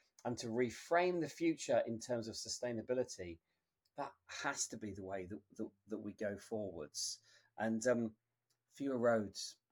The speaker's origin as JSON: {"language": "English", "region": "East Midlands", "country": "United Kingdom", "said": "I'm from the East Midlands, right?"}